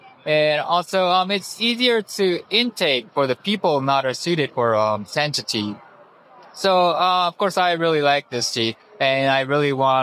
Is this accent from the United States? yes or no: no; Japan; English is a second language; You know, we're from Japan, and we wasn't expecting this hot event.